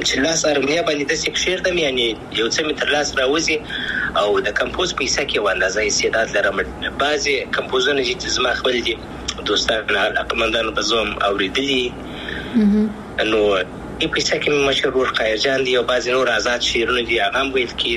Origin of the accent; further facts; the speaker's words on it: Afghanistan; افغانستان خو زما دی، زه افغان یم